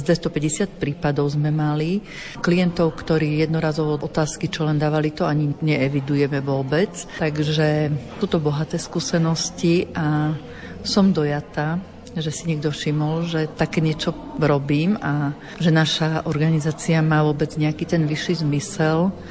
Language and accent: Slovak; Prešov, Prešov Region, Slovakia; lebo Prešov je moje rodné mesto. Takže na mojom rodisku pre mňa má to ešte o niečo taký vyšší zmysel.